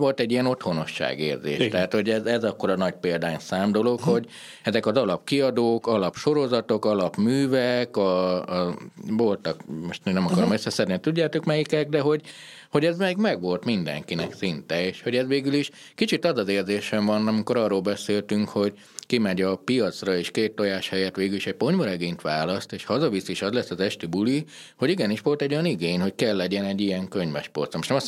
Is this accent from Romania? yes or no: yes; Transylvania, Romania; now in Hungary; én Erdélyben születtem, és ott értem egy darabig, utána nem